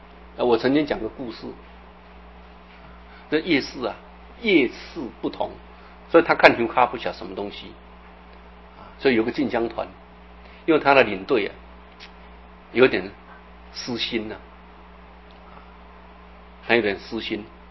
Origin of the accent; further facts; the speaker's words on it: Taiwan; 我们台湾话叫有夹够有俩